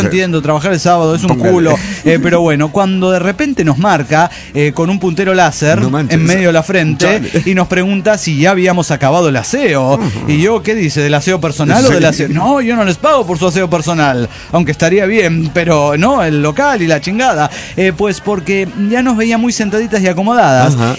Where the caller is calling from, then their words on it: Axochiapan, Morelos, Mexico; de Axiochapan, Morelos, México.